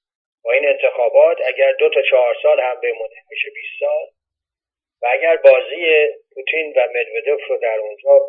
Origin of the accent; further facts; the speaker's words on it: Iran; من به عنوان یه ایرانی